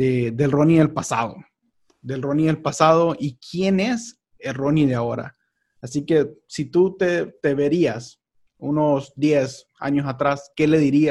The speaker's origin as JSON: {"language": "Spanish", "country": "Honduras", "said": "muchas experiencias que uno puede tener como hondureño. Ser hondureño alrededor del mundo no es para nada fácil"}